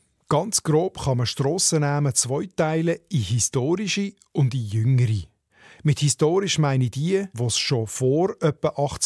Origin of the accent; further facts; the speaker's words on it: Nunningen, Solothurn, Switzerland; In meiner Heimatgemeinde Nunningen im Solothurner Schwarzbubenland zum Beispiel gibt es drei Verbindungsstrassen zu anderen Dörfern